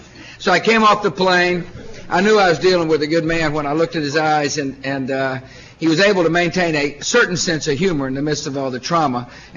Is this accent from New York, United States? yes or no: no; Texas, United States; So he's from Texas. I'm from Texas.